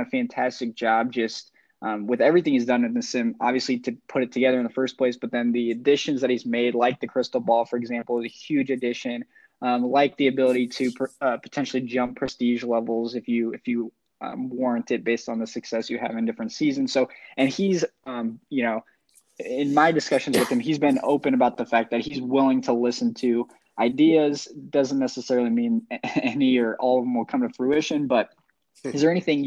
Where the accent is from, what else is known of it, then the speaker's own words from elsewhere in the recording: Midwest, United States; I'm from the Midwest. I live in Kansas City, but I feel like people in my neck of the woods aren't really familiar